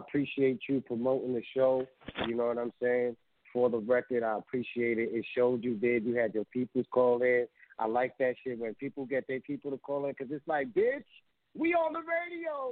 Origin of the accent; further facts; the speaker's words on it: Bronx, New York, United States; I'm from the Bronx, but I love y'all, man. Shout out to my Brooklyn people out there, man.